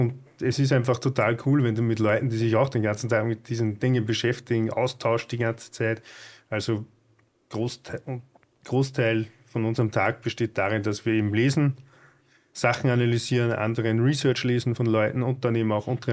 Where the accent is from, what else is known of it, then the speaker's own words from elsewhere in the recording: Austria; Und bei uns in Österreich musst du um Förderungen ansuchen.